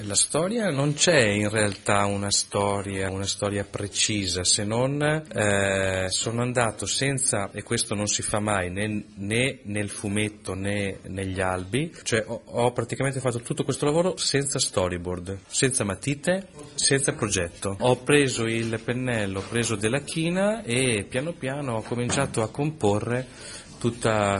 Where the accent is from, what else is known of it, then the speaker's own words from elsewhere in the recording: Lombardy, Italy; sono i pioppeti della mia zona della Bassa, perché io vengo dalla provincia di Mantova.